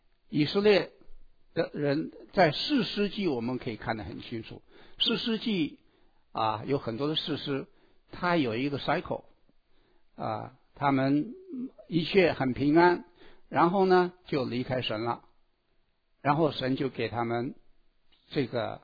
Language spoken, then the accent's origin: Chinese; China; 我们中国人讲的这句话，我很不喜欢，因为很难听